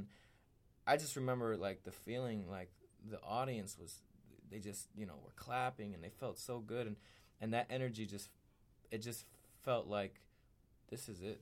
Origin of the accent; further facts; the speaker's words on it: Miami, Florida, United States; also born or lived in Lehigh Valley, United States; Correct. Yeah, I was, I'm half Cuban, half Puerto Rican, okay. I'm all American though.